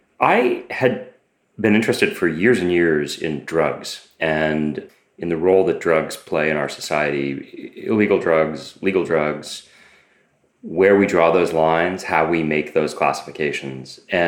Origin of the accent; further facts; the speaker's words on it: Boston, Massachusetts, United States; I grew up in Boston and there's a Sackler Museum at Harvard.